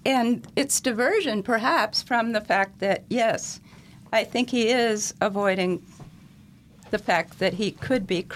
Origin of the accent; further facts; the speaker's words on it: Minnesota, United States; My family, I'm from Minnesota. We are DFL.